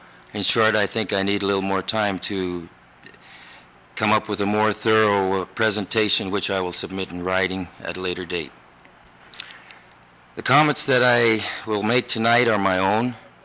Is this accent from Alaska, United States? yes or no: yes; Barrow, Alaska, United States; I'm from Barrow. I'm a member of the ICC Executive Committee. I represent Alaska along with Oscar Coagley.